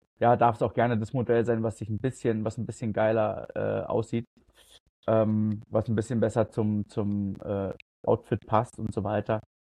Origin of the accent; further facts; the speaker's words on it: Berlin, Germany; als Berliner, West-Berliner Fußballfan